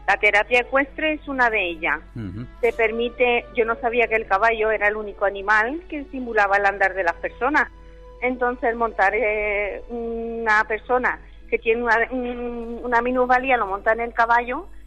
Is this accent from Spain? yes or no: yes; Barbate, Andalusia, Spain; now in Seville, Spain; estamos ahora mismo en Sevilla, te lo recuerdo. Somos de Barbate, pero estamos en Sevilla desde el 25 de febrero.